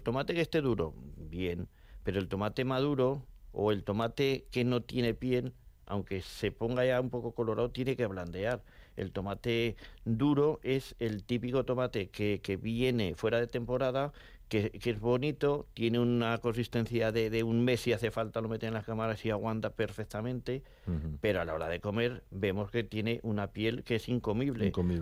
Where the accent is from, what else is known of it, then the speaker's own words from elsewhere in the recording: Montañana, Aragon, Spain; Yo soy de Montañana. En Montañana, yo recuerdo cuando era crío de 12, 14 años, íbamos a coger tomates, los chavales